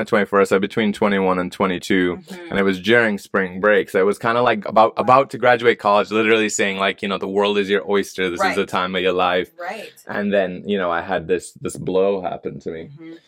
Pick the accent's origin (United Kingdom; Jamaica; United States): Jamaica; I'd always been a cinephile, you know, even growing up in Jamaica.